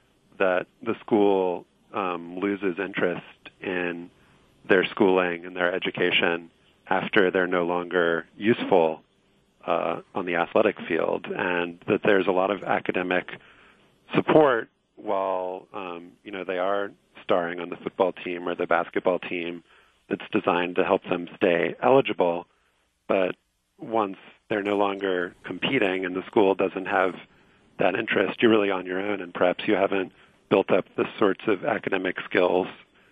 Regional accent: Louisiana, United States; I grew up in Louisiana, and I'm a follower of LSU football and SEC football in general

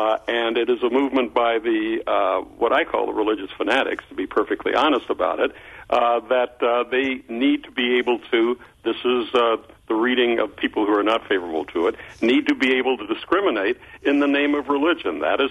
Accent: Arkansas, United States; moved away as an adult; now in Wisconsin, United States; I grew up in Arkansas and ended up going to the university. Let me put it this way. I escaped from Arkansas.

